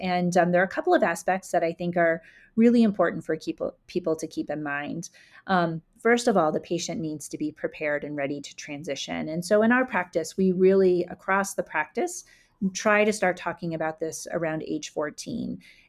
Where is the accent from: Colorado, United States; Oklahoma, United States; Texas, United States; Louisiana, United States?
Colorado, United States; Well, I think at the beginning you mentioned that I'm from Colorado.